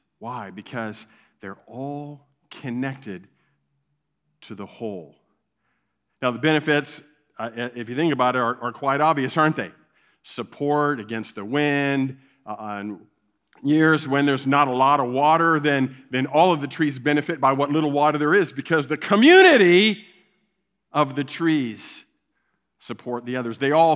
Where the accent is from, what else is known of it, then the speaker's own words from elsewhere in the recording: Ohio, United States; I grew up in Ohio, went to school and graduate school in Chicago